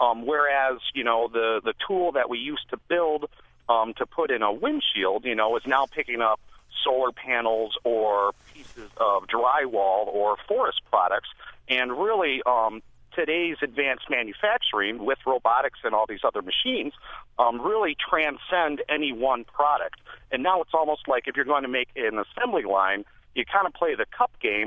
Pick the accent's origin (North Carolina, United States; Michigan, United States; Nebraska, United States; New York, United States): Michigan, United States; Detroit; I'm from Detroit. I've been working in advanced manufacturing for about 11 years now.